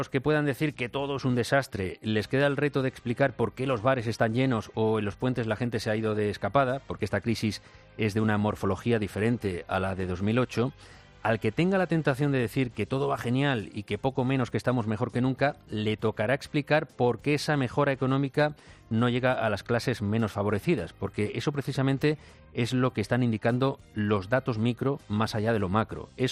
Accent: Spain; los españoles somos los europeos que más poder adquisitivo hemos perdido en los últimos 5 años

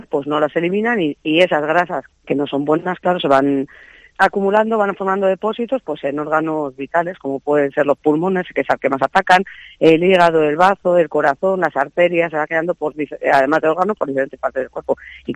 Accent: Segovia, Castile and León, Spain; nos derivaron a Valladolid, nosotros somos de Segovia

